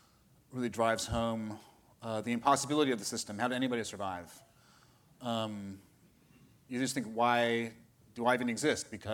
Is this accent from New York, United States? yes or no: yes; New York, United States; I grew up in New York. There's always like a car alarm going off, someone screaming.